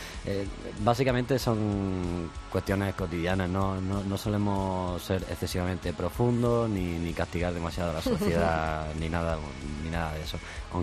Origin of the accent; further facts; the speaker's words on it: Granada, Andalusia, Spain; Somos cinco amigos de Granada que un día se juntaron en un local de ensayo